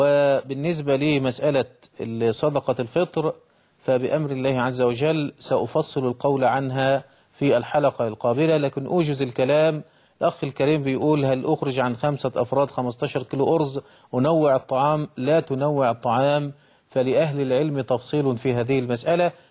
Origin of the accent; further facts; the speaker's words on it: Egypt; يعني عندنا في مصر بنعمل منه المكرونة